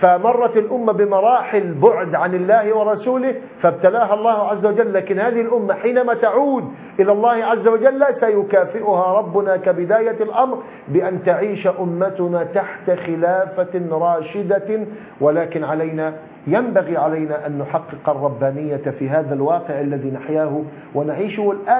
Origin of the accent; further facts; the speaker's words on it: Egypt; وهذا نراه في بلادنا مصر